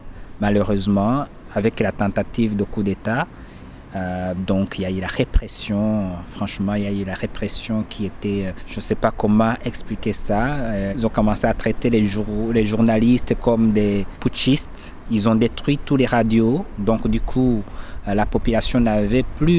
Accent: Burundi; moved away; J'ai mon passé dans mon village natal, j'ai mon passé, j'ai mes parents qui se trouvent au Burundi, j'ai mes frères qui se trouvent là-bas.

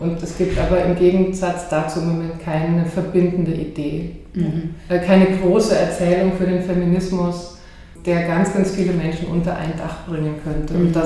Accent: Germany; Also wenn ich mir jetzt gerade in Deutschland, wo ich herkomme, anschaue

